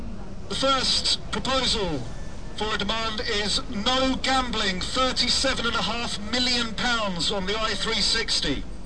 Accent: Brighton, South East England, United Kingdom; They've been talking about it most of my life. I grew up in Brighton.

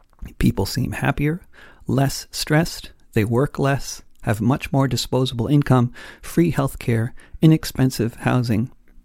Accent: Connecticut, United States; As a kid growing up in Connecticut in the 1970s, browsing the few available TV channels that there were

